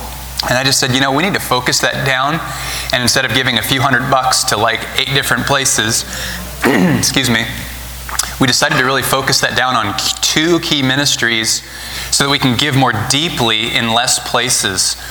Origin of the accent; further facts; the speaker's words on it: Oregon, United States; also born or lived in Idaho; as Carrie and I have moved back to Oregon. We grew up in Oregon.